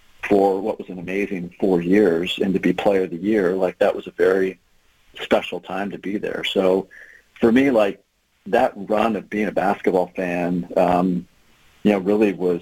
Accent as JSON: {"language": "English", "region": "Oregon", "country": "United States", "tie": "born or raised there", "said": "I grew up in the Magic and Bird era. I mean, you think about basketball in Oregon in the late 70s and early 80s"}